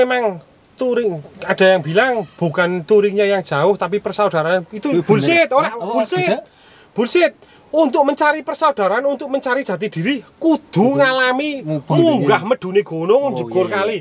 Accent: Wonosobo, Central Java, Indonesia; Saya dari Wonosobo dari mau ke Jogja 2 jam.

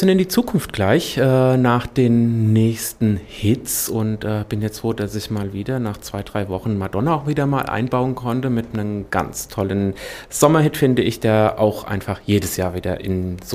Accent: Hesse, Germany; ich komme auch ursprünglich aus der Wetterau, so, ja, kommt jetzt aus der Wetterau ins große Land

